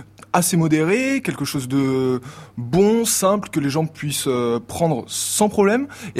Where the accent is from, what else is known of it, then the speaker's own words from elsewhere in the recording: Nice, Provence-Alpes-Côte d'Azur, France; et je suis niçois, j'ai fait l'école hôtelière à Nice, et j'ai 24 ans